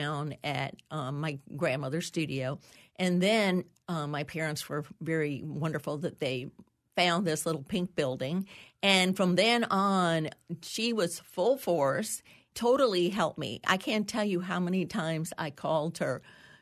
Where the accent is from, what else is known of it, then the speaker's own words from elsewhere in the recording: New York City, New York, United States; I grew up in New York City, and my father was a professional fashion photographer for many, many years. My mother was a model.